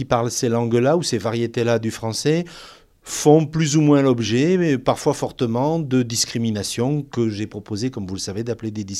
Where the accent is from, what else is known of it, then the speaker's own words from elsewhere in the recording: Provence-Alpes-Côte d'Azur, France; accent: southern French; je viens d'une région, la Provence, où on a une langue régionale, où quand on a appris le français dans la génération de mes grands-parents, on l'a coloré de notre langue et du coup on a développé ce fameux accent méridional bien connu